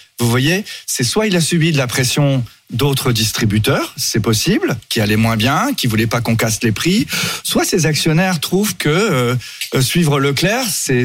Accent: Brittany, France; Donc, moi, je suis breton, je suis cidre.

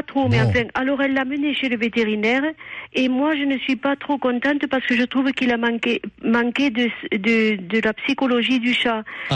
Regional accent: Toulouse, Occitanie, France; Oui, je suis de Toulouse.

